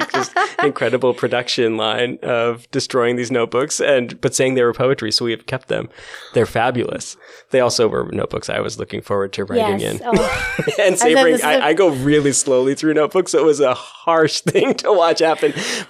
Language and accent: English; British Columbia, Canada; I grew up in the Okanagan